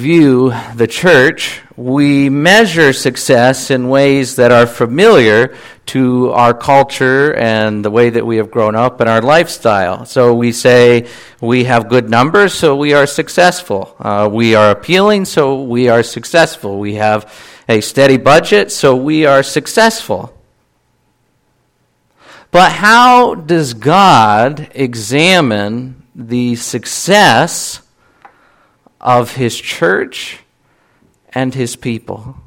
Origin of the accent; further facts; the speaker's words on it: Pennsylvania, United States; And I said, "Well, I'm from Pennsylvania."